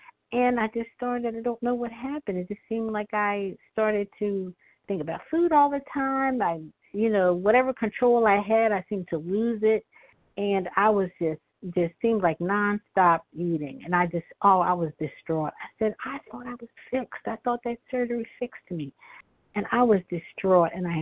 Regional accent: Philadelphia, Pennsylvania, United States; And I'm from Philadelphia, Pennsylvania, Eastern Standard Time.

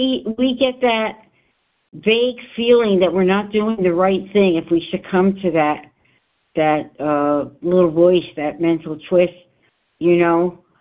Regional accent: New Jersey, United States; I'm from New Jersey.

